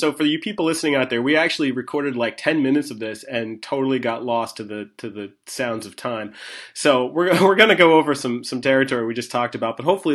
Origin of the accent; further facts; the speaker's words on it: New Jersey, United States; you know, I grew up in North Jersey and with the Knicks.